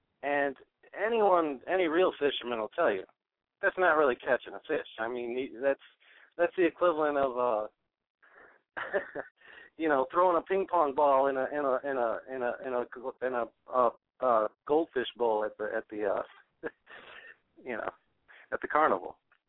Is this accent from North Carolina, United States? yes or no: no; New Orleans, Louisiana, United States; I'm from New Orleans, and we all know voodoo down here.